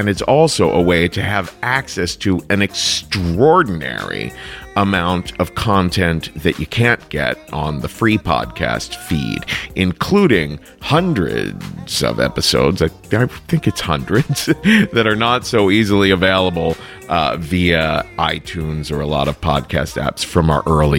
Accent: Cincinnati, Ohio, United States; be coming to Cincinnati, Ohio, my hometown, at the Ludlow Garage.

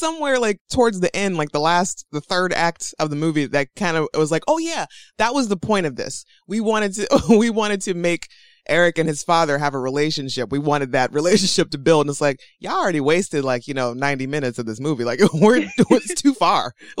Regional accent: Toledo, Ohio, United States; that actress is from Toledo, Ohio, my hometown

